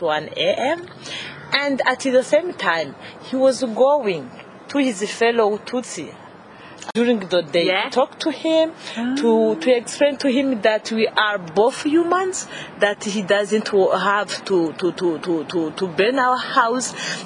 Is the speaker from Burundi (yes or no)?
yes; Burundi; I'm from Burundi, the National Coordinator of Quaker Peace Network Burundi.